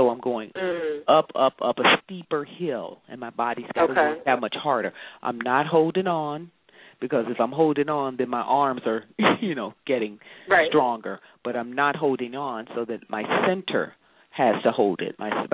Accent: the South, United States; Listen, I'm from the South, too, you know, and, you know, humble beginnings

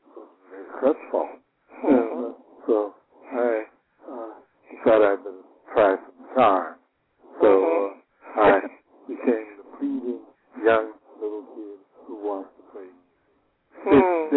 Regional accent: Chicago, Illinois, United States; Well, as a little boy growing up in Chicago, I was not interested in music at all.

